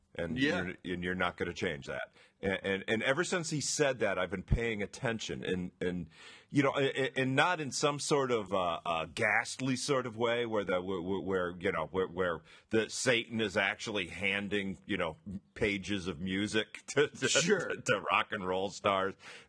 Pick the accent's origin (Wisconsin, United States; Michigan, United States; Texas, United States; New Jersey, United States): Michigan, United States; Trenton; went back to my hometown last weekend, which is I could say it, Trenton, Michigan.